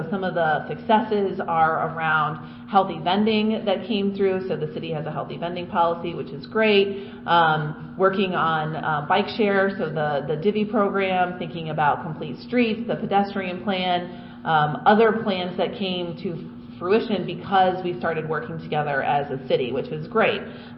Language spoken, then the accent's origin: English; Chicago, Illinois, United States; All right, quick hi … from Chicago